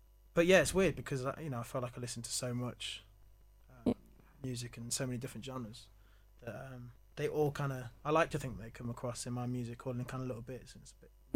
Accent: Grantham, East Midlands, United Kingdom; But Grantham's pretty much my hometown and Nottingham is like my second kind of home because there's not a huge amount going on in Grantham

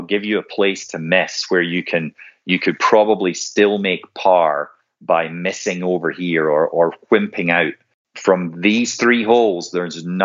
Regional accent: Scotland, United Kingdom; And I think this speaks to the fact that as a Scot, my golf has always been match play.

